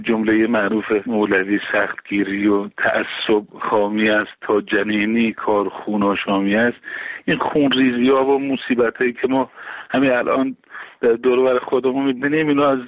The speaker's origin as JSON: {"language": "Persian", "country": "Iran", "said": "برای من به عنوان یک ایرانی"}